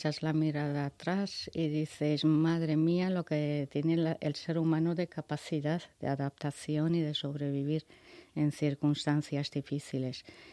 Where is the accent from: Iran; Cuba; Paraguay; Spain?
Iran; moved away; En mi caso salí de Irán en 1980.